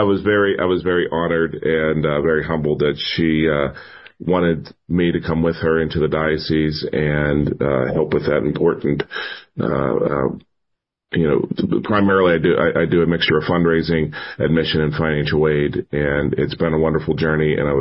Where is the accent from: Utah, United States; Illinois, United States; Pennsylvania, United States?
Pennsylvania, United States; Natrona Heights; I grew up in Natrona Heights. I am a product of Catholic school. I went to Catholic school from kindergarten all the way through St. Vincent College